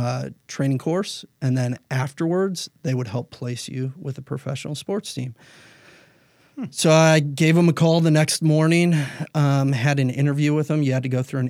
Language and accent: English; Ohio, United States; So growing up, I grew up in Northeast Ohio.